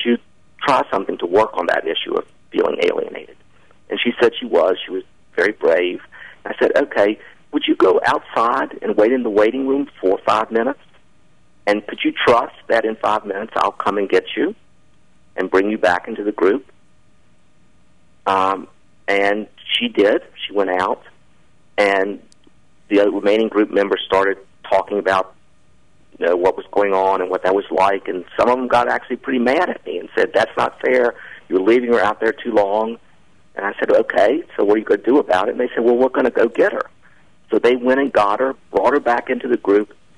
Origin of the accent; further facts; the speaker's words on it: the South, United States; I'm sure you detected that I'm from the South, so I have to tell stories.